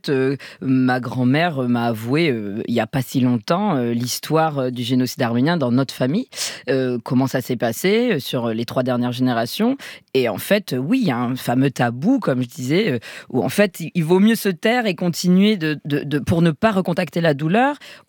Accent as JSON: {"language": "French", "region": "Provence-Alpes-Côte d'Azur", "country": "France", "tie": "born or raised there", "said": "Moi j'ai grandi près de Marseille, donc c'est vrai que c'est deux familles très méditerranéennes."}